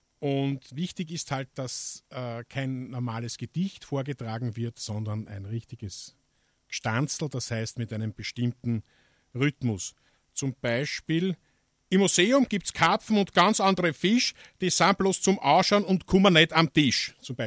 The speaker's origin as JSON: {"language": "German", "region": "Vienna", "country": "Austria", "tie": "born or raised there", "said": "weil ich ja gebürtiger Wiener bin"}